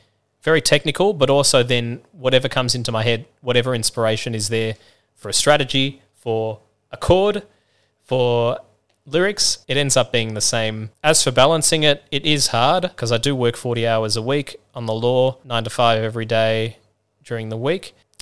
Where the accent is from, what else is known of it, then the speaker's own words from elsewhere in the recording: Australia; Being an Aussie, you know, we like to think sometimes we know what R&B is down here.